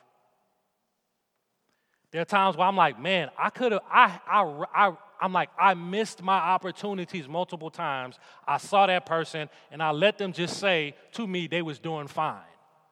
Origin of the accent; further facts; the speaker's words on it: New Orleans, Louisiana, United States; the struggle is I come from New Orleans, and the best way to think about New Orleans, don't treat it like a U.S. city. It's a Caribbean island.